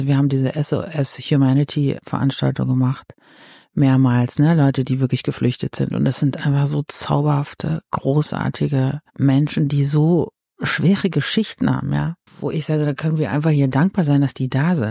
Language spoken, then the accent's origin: German; East Germany, Germany; ich komme ja aus dem Osten und gut, das ist jetzt auch schon sehr lange her. Aber ich bin aufgewachsen, die ersten im Prinzip 19, 20 Jahre in der DDR.